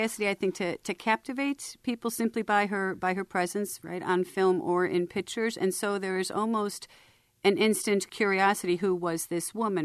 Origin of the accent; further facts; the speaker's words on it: Chicago, Illinois, United States; now in Marshall County, United States; I'm born and raised in Chicago, but I have lived in Marshall County for 19 years now.